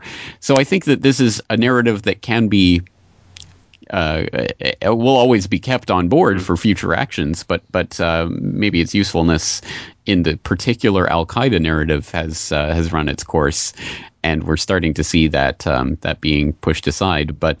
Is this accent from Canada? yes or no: yes; Canada; moved away as an adult; now in Japan; Well, I'm a Canadian living in Japan. I've been out in Japan since 2004.